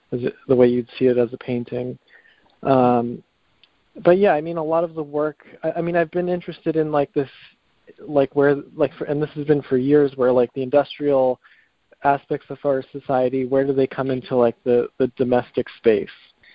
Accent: Connecticut, United States; I grew up in Connecticut, and then so after Pratt, I went to school in Bridgeport.

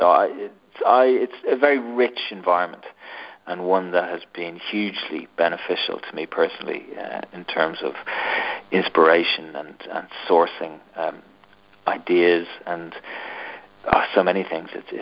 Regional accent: Ireland; moved away as an adult; also born or lived in London / New York; You know, I grew up in Ireland and I lived in London for 10 years. I lived in New York for a year

